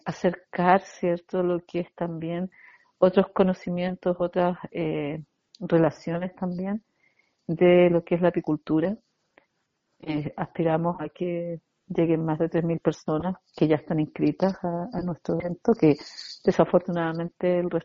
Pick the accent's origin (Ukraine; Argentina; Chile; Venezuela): Chile; Santiago, Santiago Metropolitan; moved away as an adult; now in Araucanía, Chile; originalmente yo soy de Santiago, pero antes de cumplir los 19 años de edad me fui a estudiar a la región de la Araucanía y nunca más regresé a la ciudad de Santiago, más que por cosas puntuales o visitar a la familia.